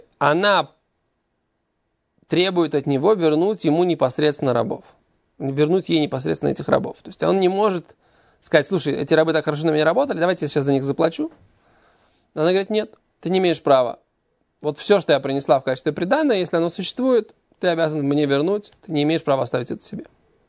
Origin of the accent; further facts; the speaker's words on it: Russia; now in Israel; Какие мы русские? Мы не русские. Всю жизнь были евреями везде. Но просто мы приехали из России.